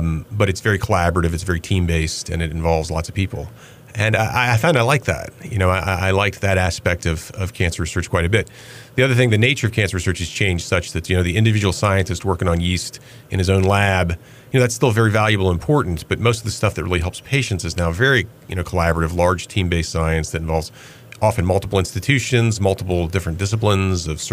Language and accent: English; Greensboro, North Carolina, United States; I am a local product. I grew up in Greensboro, where I had an undistinguished high school career.